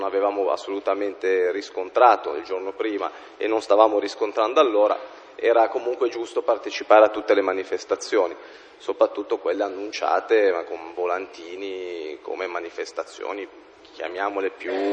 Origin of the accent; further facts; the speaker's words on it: Genoa, Liguria, Italy; Io sono di San Pier d'Arena, come ho detto